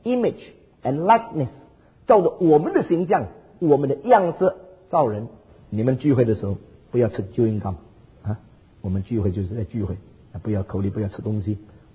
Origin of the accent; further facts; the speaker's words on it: China; 所以我们中国人说这些呢叫做代表作。